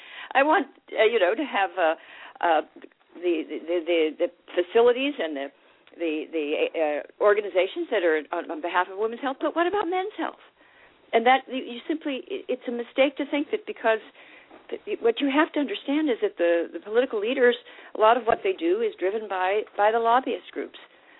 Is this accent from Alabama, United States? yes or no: no; California, United States; I'm from California. I think just growing up there, I didn't hate guys.